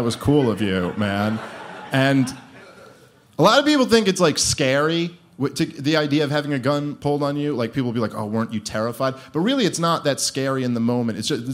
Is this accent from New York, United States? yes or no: yes; Brooklyn, New York, United States; I grew up in Brooklyn, and not like this new hipstery Brooklyn that you guys are used to. I grew up in Brooklyn when it was like, you know, dangerous.